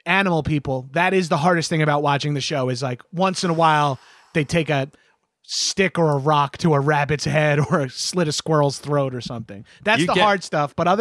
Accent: New York, United States; I'm from Long Island. We don't even have woods on Long Island, really.

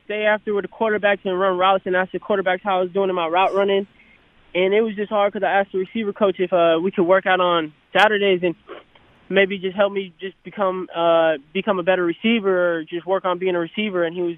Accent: Michigan, United States; we grew up in Michigan with my dad, and he would take me down to Detroit

